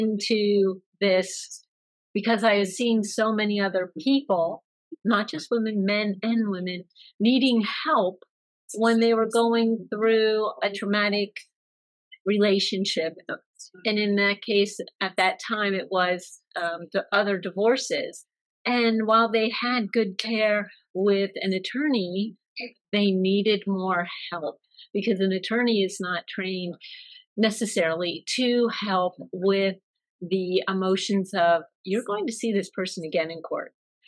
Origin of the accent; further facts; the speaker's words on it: Hershey, Pennsylvania, United States; I'm from Hershey, Pennsylvania.